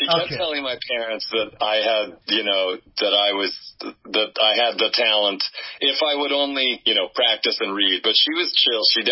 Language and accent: English; California, United States; born there; also born or lived in Wisconsin / Connecticut; But, you know, I was born in Southern California. That's where my family's from.